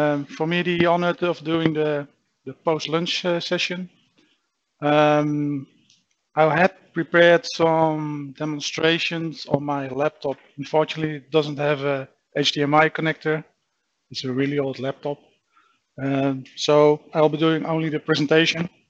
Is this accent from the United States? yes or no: no; Netherlands; I'm from the Netherlands.